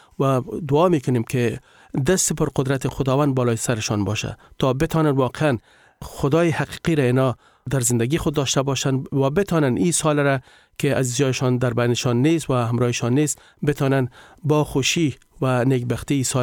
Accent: Afghanistan; همه ما افغان هستیم،

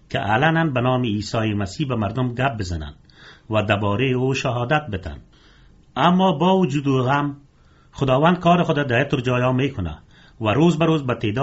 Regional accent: Afghanistan; ما افغان هستم و عیسی مسیح را به حیث خداوند نجات دهنده خود قبول کردیم

